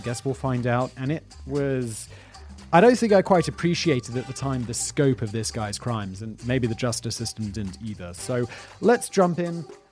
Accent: United Kingdom; I'm obviously British.

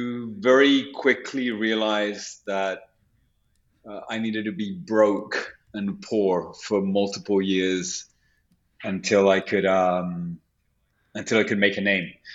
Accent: London, United Kingdom; also born or lived in Santiago, Chile; I was raised in London

